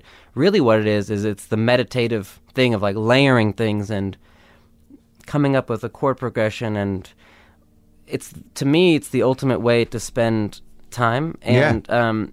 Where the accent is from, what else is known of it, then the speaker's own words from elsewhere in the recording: Los Angeles, California, United States; And I don't know if it also comes from growing up in L.A.